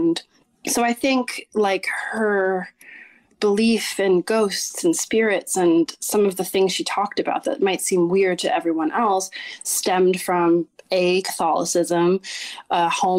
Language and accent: English; New Jersey, United States; now in New York, United States; I am living in New York. I've been here for about 20 years. I was born in Jersey. I'm half Sicilian Italian. My mom is not. So I kind of was raised, you know, in New Jersey, there's a very big Italian population.